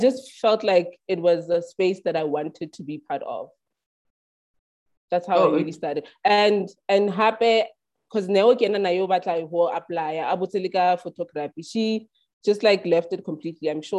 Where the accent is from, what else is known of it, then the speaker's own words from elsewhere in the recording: Katlehong, Gauteng, South Africa; I am from Katlehong, a vibrant township, a very cool township east of Johannesburg.